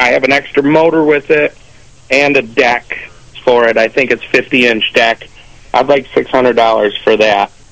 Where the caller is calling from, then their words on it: Warsaw, New York, United States; Calling from Warsaw.